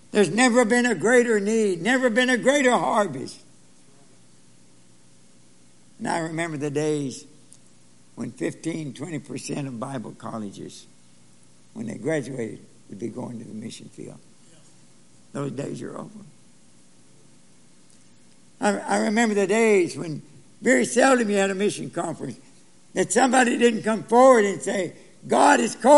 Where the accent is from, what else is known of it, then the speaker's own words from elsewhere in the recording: Kentucky, United States; moved away as an adult; Just before I left for Japan, I went back to my hometown, Northern Kentucky. Fella that cut my hair when I was a boy.